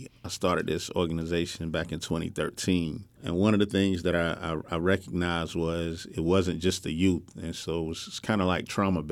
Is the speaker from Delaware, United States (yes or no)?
yes; Wilmington, Delaware, United States; I'm from Wilmington. I'm from the inner city, so I know exactly what's going on.